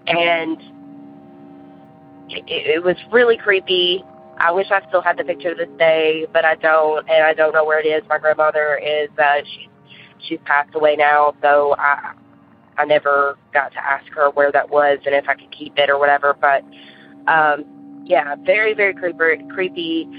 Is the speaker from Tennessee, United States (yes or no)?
yes; Murfreesboro, Tennessee, United States; I'm from Murfreesboro, Tennessee.